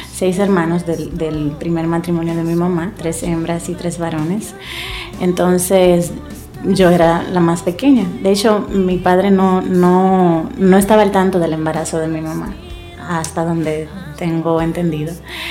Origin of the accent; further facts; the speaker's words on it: La Romana, Dominican Republic; also born or lived in Hato Mayor del Rey; yo me crié en La Romana, nací en el pueblito de Hato Mayor del Rey. Es una historia bien, bien dinámica. Crecí en el centro de dos familias.